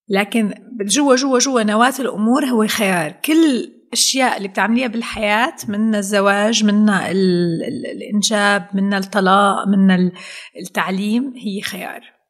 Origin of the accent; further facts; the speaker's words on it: Syria; لأنه نحن كسوريين وكأي حدا بيتابع الأخبار تعرضتي لكم من القصص والفيديوهات والأخبار